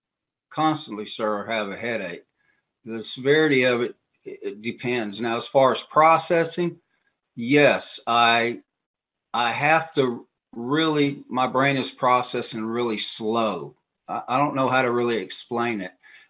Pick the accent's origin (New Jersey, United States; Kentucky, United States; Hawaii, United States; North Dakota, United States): Hawaii, United States; I'm from Hawaii, okay? I call myself now, I'm a Hawaiian redneck down here in the southeast panhandle of Florida.